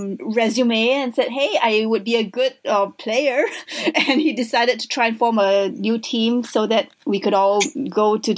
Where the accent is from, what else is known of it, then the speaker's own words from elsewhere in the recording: Los Angeles, California, United States; I'm from Los Angeles, but there wasn't a qualifier event being held in Los Angeles, so I decided to fly up to Berkeley.